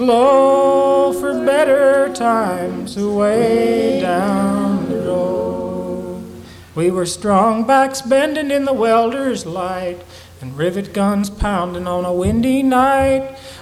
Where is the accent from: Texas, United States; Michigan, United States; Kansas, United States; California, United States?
Michigan, United States; I grew up just outside of Detroit